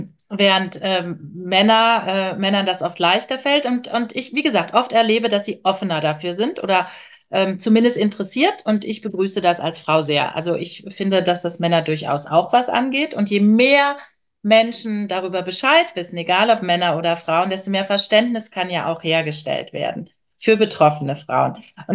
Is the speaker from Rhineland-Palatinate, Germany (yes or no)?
no; Wermelskirchen, North Rhine-Westphalia, Germany; Und ich habe das also meine Kindheit und Jugend in Wermelskirchen als sehr, sehr schön und sehr prägend in Erinnerung.